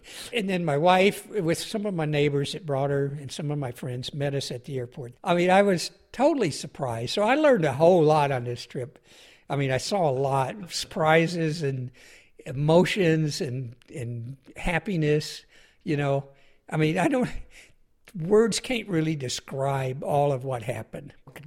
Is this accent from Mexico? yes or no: no; Pine Bluff, Arkansas, United States; I was born and raised in Arkansas. I grew up mostly in Pine Bluff, Arkansas. I had three brothers. So growing up, we were pretty poor. We lived in the poor section of town.